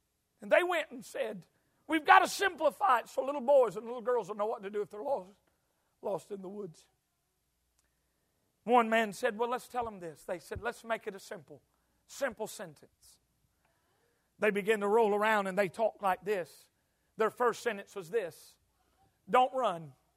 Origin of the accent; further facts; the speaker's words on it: Arkansas, United States; Now, I'm from Arkansas, you're from Georgia.